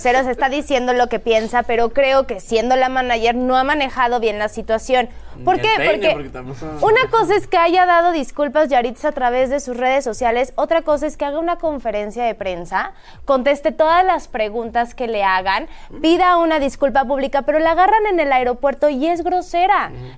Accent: Mexico; que somos los mexicanos como cangrejitos

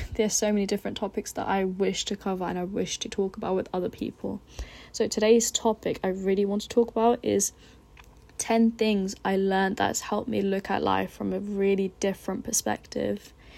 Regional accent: United Kingdom; born there; I come from a Pakistani background. I was born in the UK. My dad was born back home in Pakistan. My mum was born here as well. So yeah, I'm Pakistani and I love my culture.

